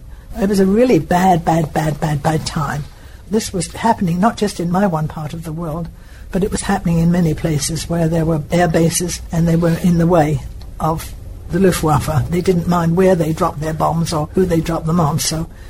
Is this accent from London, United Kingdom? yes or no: yes; Hornchurch, London, United Kingdom; born there; during the war I was in a small town called Hornchurch. I was born in Hornchurch. And it's a very small town outside of London, about 35, 40 miles out of London.